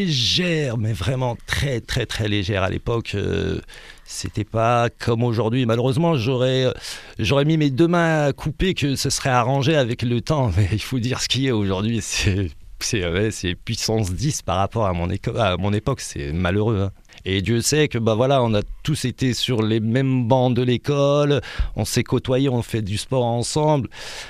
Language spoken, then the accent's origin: French; France; born there; je suis né en France, j'ai fait toutes mes études en France.